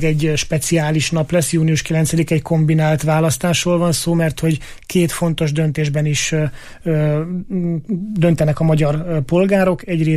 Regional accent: Eger, Heves, Hungary; Én egriként, egri országgyűlési képviselőként azt tudom mondani

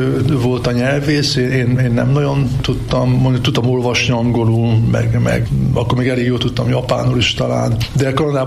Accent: Budapest, Hungary; Pesti vagyok, tehát az Ugróban nőttem föl

